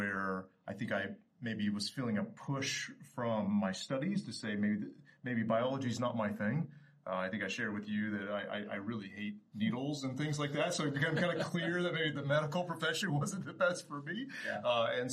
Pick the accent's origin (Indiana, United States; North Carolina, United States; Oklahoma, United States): Oklahoma, United States; Ponca City; I think I heard that many times when I was young growing up in First Baptist Church, Ponca City, Oklahoma.